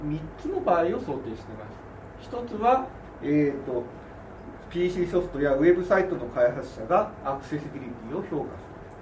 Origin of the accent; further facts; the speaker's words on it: Yokohama, Kanagawa, Japan; 横浜から参りました